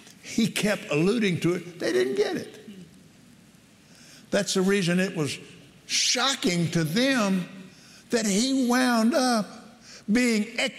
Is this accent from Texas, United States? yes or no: yes; Abilene, Texas, United States; also born or lived in Lubbock; I was born in Lubbock, Texas, December the 6th, 1936. was on a Sunday. And then 40 days later, that's the biblical way to say 6 weeks, my dad decided to move us to Abilene.